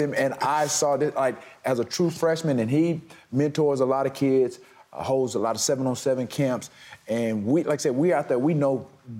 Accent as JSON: {"language": "English", "region": "Alabama", "country": "United States", "said": "I'm from Alabama."}